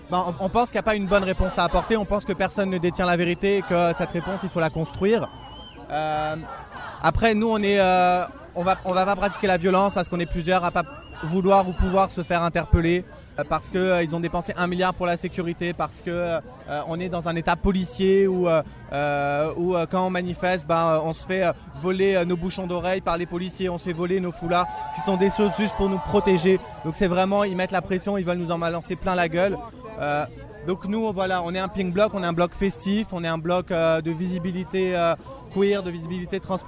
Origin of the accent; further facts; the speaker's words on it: France; Donc oui, on risque plus quand on est français.